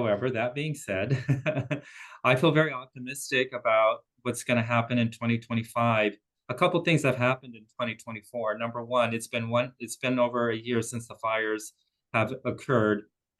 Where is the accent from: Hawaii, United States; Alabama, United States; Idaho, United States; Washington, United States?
Hawaii, United States; Maui; Everywhere I travel in the world, when I say I'm from Hawaii, I'm from Maui, they're like, oh my goodness.